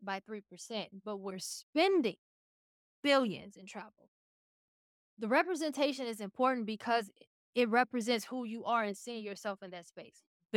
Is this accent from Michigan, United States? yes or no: no; Chicago, Illinois, United States; So my background, I'm born and raised in Chicago.